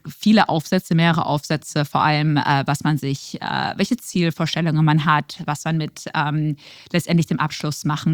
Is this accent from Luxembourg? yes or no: yes; Luxembourg; also born or lived in Karst, Germany; Also ich bin geboren in Karst. Das ist ein ganz kleiner Ort in der Nähe von Düsseldorf. Dort bin ich geboren und bin dann irgendwann als Kind nach Luxemburg gezogen und bin dort aufg